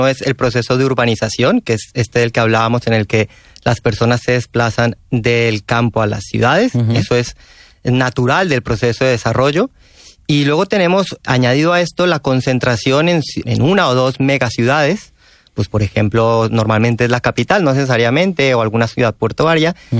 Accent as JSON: {"language": "Catalan", "country": "Colombia", "second_language": "Catalan", "said": "jo soc de Colòmbia i, si em permets, ara canviaré al castellà."}